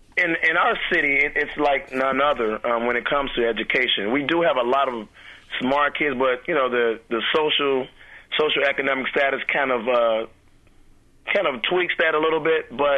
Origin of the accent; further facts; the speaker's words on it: Benton Harbor, Michigan, United States; The good thing about me, I am from Benton Harbor. I graduated in 1992.